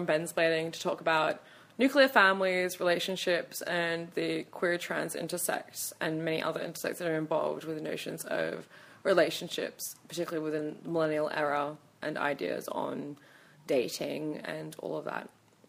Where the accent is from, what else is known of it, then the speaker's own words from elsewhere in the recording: Sydney, New South Wales, Australia; I'm very fucking proud to be, say, I'm from Western Sydney.